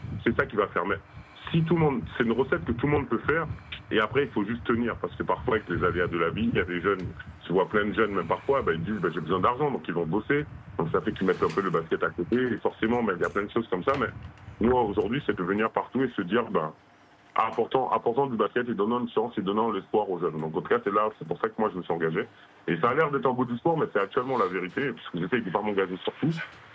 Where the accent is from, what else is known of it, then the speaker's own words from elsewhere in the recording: France; aujourd'hui, en tant que Français, on est moins de 60.